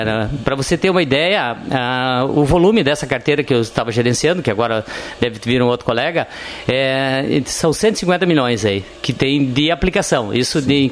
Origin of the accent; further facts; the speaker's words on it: Nova Palma, Rio Grande do Sul, Brazil; eu adoro Nova Palma, é o lugar que eu nasci, é a minha terra.